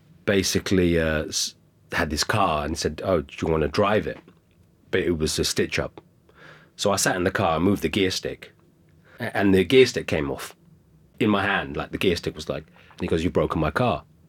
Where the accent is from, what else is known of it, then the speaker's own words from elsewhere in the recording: England, United Kingdom; So it was almost like being British and Indian. You know, you go home and you go to family events and they're all very Indian, and you go to hang out with you and Greg, and I'm very English.